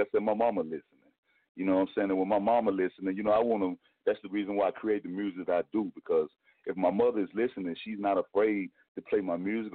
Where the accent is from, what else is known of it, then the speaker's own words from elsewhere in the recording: Mississippi, United States; like I said, I'm from Mississippi.